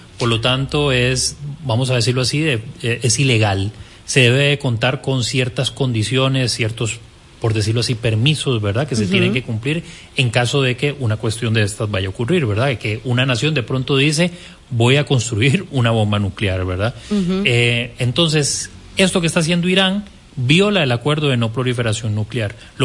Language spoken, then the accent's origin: Spanish; Costa Rica; para nosotros como costarricenses es muy difícil entender estos asuntos, porque somos un país que no tiene ejército